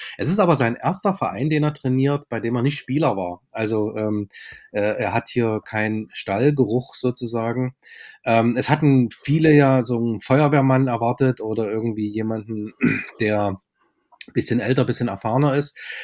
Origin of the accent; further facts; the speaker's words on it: Dresden, Saxony, Germany; born there; Ich bin in Dresden geboren